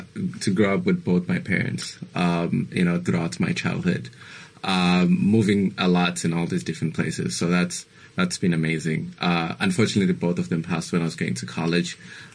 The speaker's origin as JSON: {"language": "English", "town": "Durban", "region": "KwaZulu-Natal", "country": "South Africa", "tie": "born or raised there", "said": "I was born in Phoenix, actually."}